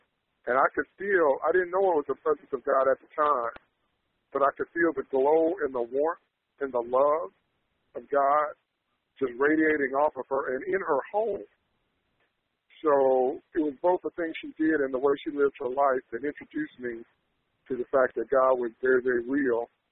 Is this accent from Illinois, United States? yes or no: yes; Evanston, Illinois, United States; now in Chicago, United States; I'm calling from Chicago, and I'm originally from Evanston, which is the first city north of Chicago.